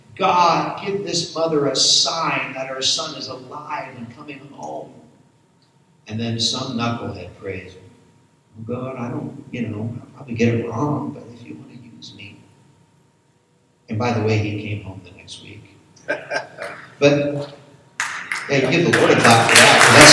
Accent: East Coast, United States; but where I was raised in the East Coast, it's just a total melting pot.

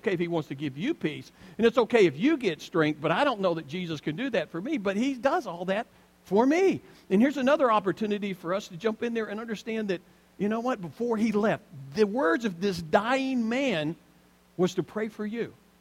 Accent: Alabama, United States; I grew up in Alabama, so it's like, y'all are going to get it.

